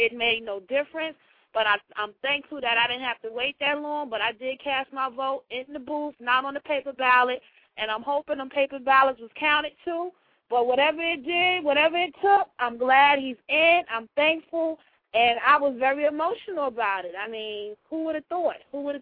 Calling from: New York, United States; Yeah, hey … stuff. I'm calling from New York.

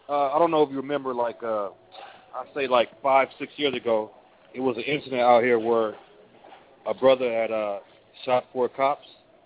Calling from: Oakland, California, United States; I'm calling from Oakland, California, and I want to talk about

